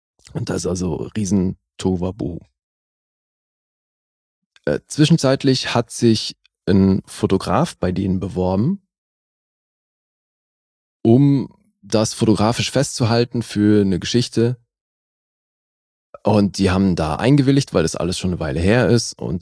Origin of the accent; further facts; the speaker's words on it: Berlin, Germany; born there; im Wedding geboren.